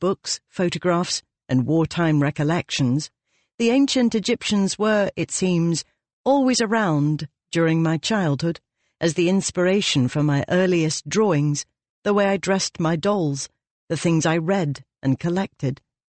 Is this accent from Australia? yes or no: no; Barnsley, Yorkshire and the Humber, United Kingdom; a young girl growing up in the Yorkshire mining town of Barns